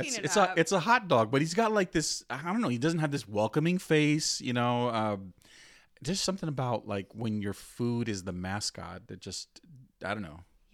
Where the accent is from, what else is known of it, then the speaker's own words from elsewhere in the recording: Brooklyn, New York, United States; growing up in Brooklyn and, you know, going to Coney Island summers